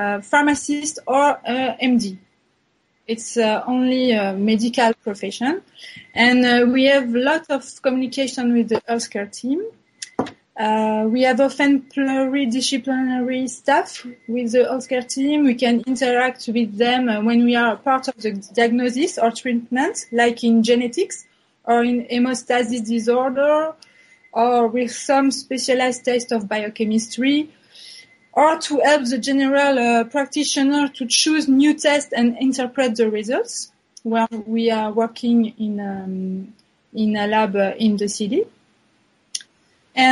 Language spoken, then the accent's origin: English; France; As you said, I'm from France.